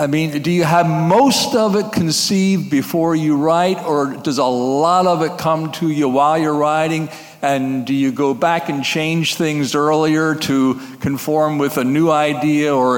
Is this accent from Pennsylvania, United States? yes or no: yes; Lebanon, Pennsylvania, United States; I'm from Lebanon, Pennsylvania, currently in the process of moving to nearby Myers Town.